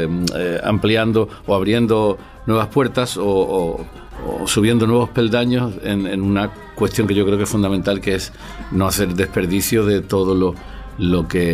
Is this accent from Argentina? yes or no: no; Cádiz, Andalusia, Spain; primero como gaditano en el humor y en la cuestión de la campechanía y eso, hablo más como gaditano